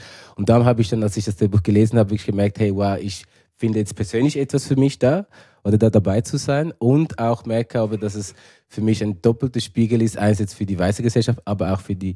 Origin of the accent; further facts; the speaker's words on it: Switzerland; Also, ich bin im Heim aufgewachsen, total schweizerisch